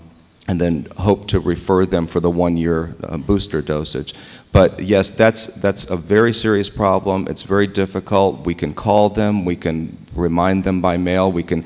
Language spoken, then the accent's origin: English; North Carolina, United States; born there; Actually, I was born in North Carolina.